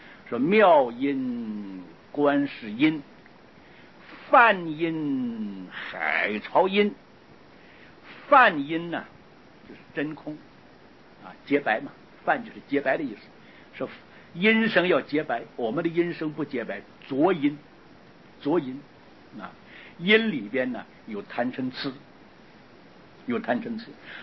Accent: Taiwan; 杂毛是我们台湾话

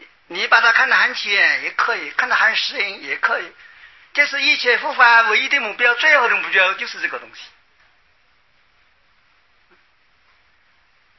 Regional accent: China; 我们中国人呢喜欢简略，我们就一个楞字就代表了

